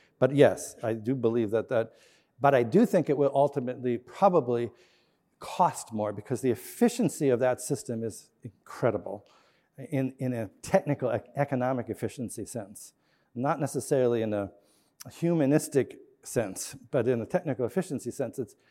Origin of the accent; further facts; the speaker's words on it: Montana, United States; I come from Montana, and we still have bison, lots of bison in Montana.